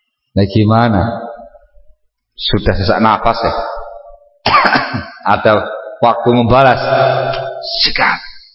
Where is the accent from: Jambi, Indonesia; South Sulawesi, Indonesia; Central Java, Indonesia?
South Sulawesi, Indonesia; Sinjai; Saya ini asli Sinje, Bugis Sinje, asli pribumi